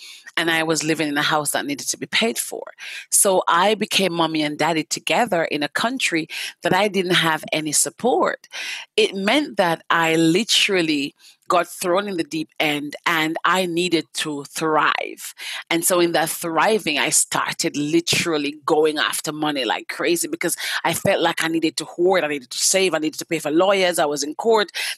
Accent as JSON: {"language": "English", "country": "Jamaica", "lives_now": "United Kingdom", "said": "I'm Jamaican. Don't forget that part."}